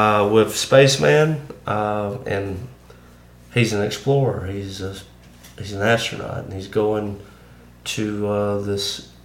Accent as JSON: {"language": "English", "region": "the South", "country": "United States", "said": "when they figure out, and it's not hard to figure out because of my accent, but when they figure out where I'm from the South, they like to talk about racism."}